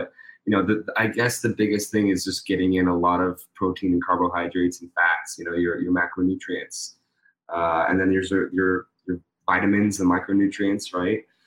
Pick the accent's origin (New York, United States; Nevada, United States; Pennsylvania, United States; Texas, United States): Pennsylvania, United States; Pittsburgh; I went to a recreational dance studio in Penn Hills, Pittsburgh. I'm from Pittsburgh, Pennsylvania.